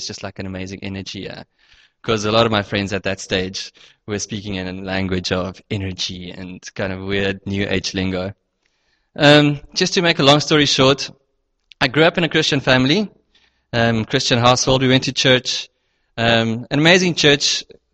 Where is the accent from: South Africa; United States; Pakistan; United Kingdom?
South Africa; Cape Town, Western Cape; from Cape Town.